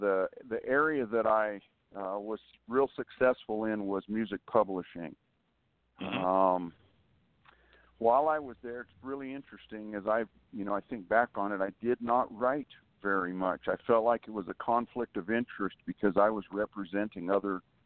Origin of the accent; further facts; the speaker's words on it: Las Vegas, New Mexico, United States; born there; Well, I was born in Northeast New Mexico. The little town is Las Vegas, New Mexico, which was actually the original Las Vegas.